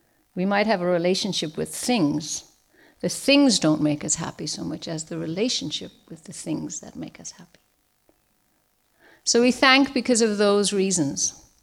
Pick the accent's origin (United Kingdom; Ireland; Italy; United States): Ireland; I did not vote recently because I am an Irish citizen. And in this country, I'm known as a resident alien.